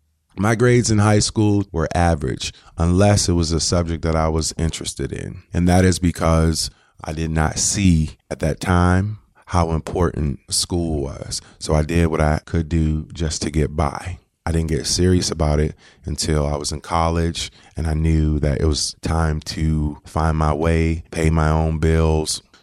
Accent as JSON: {"language": "English", "town": "Syracuse", "region": "New York", "country": "United States", "tie": "born or raised there", "said": "I was raised in Syracuse, New York. For the most part, my immediate family was very tight."}